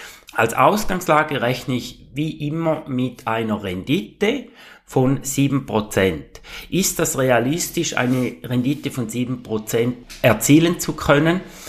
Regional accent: Switzerland

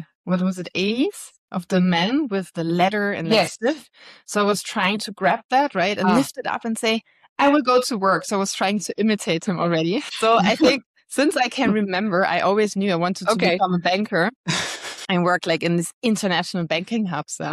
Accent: Hesse, Germany; Like I was coming from Germany, close by Frankfurt.

